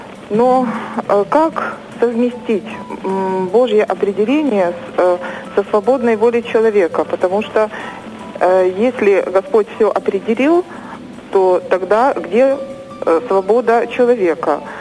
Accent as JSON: {"language": "Russian", "region": "Kyiv", "country": "Ukraine", "said": "я из Киева."}